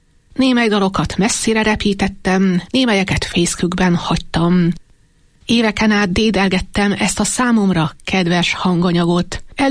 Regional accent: Szigetcsép, Pest, Hungary; 2008 és 2015 között készítettem népzenei gyűjtéseket szülőfalumban, Szigetcsépen

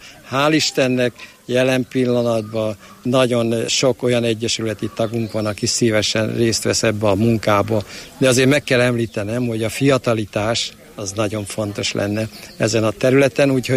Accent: Sárospatak, Borsod-Abaúj-Zemplén, Hungary; mi úgy nőttünk föl, mint egy asszimilálódott közösség, tehát Sárospatakhoz nagyon szorosan hozzátartozóan, és az eredetünket nem nagyon ismertük.

